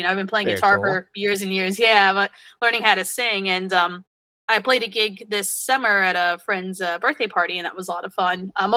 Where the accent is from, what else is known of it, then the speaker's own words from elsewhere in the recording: New Jersey, United States; It's a community orchestra in my home state of New Jersey.